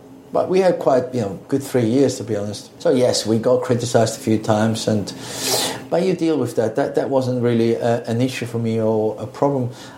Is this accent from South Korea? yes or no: no; Switzerland; also born or lived in Italy; I grew up in Switzerland with Italian parents. And, you know, I went to school and I have a BA diploma from Switzerland.